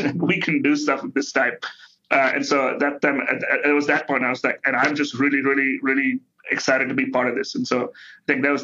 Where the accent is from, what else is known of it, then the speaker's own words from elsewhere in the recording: India; So I grew up in India.